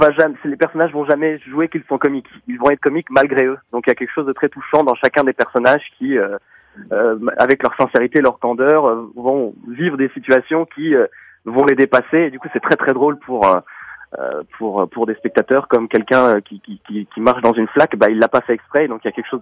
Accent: Brussels, Brussels-Capital Region, Belgium; Moi je suis de Bruxelles

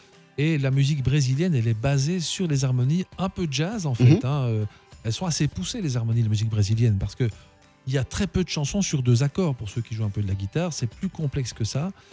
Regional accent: Belgium; voilà, moi je suis belge.

